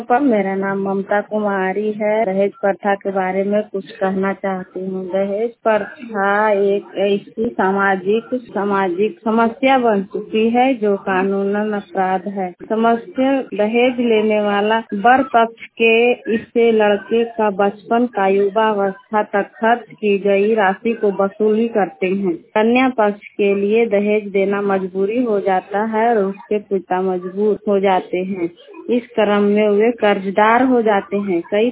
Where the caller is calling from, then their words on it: Nardiganj, Bihar, India; मेरा जिला नवादा प्रखंड नारदीगंज से बोल रही हूँ।